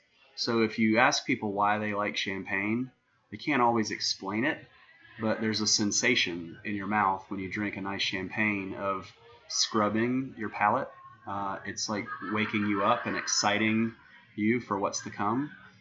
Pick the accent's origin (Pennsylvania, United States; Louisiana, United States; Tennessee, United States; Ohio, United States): Tennessee, United States; And we're both from Tennessee, and I want to do something in our home state.